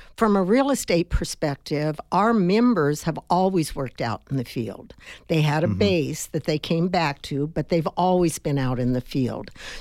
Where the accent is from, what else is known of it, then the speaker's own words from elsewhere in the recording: Tucson, Arizona, United States; since I was a little girl growing up in Tucson, and that's many, many years.